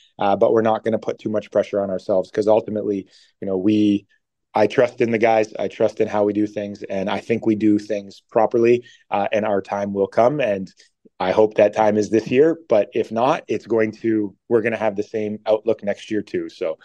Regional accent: Hamilton, Ontario, Canada; because I'm from Hamilton

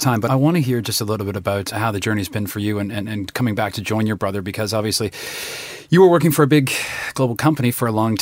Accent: Canada; I'm from Canada

